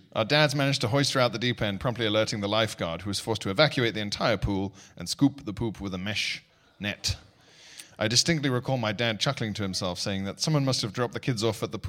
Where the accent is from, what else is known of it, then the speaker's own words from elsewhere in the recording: Australia; I'm an Australian podbud, long-time listener, first-time poo caller.